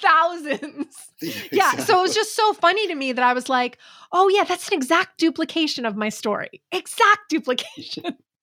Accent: New York, United States; I grew up in New York

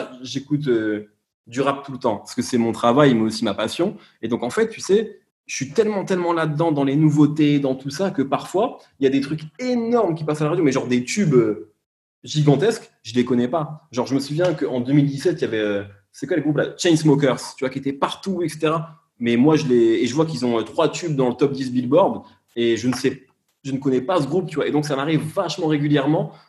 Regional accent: Algeria; born there; moi j'ai la double nationalité, je suis né en Algérie, je suis très attaché à l'Algérie, etc. Je me sens autant l'un que l'autre.

